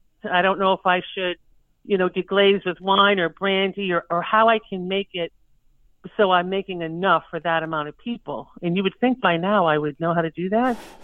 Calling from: Hollis, New Hampshire, United States; I am calling from Hollis, New Hampshire, which is right on the Massachusetts border.

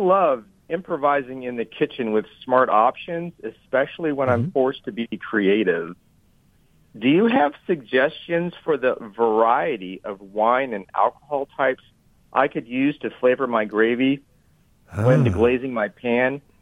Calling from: Atlanta, Georgia, United States; Hi, yeah, I'm calling from Atlanta, Georgia.

